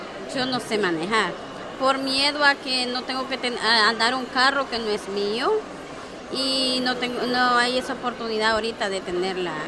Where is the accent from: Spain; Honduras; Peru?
Honduras; Hondureña. Y de Honduras solo yo y mi esposo estábamos asistiendo a las reuniones.